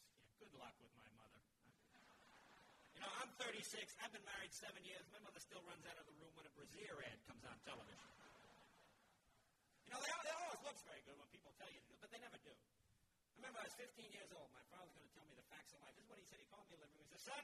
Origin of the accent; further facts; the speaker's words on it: New England, United States; now in California, United States; See, I come from New England. We have the old round kind of moms up there.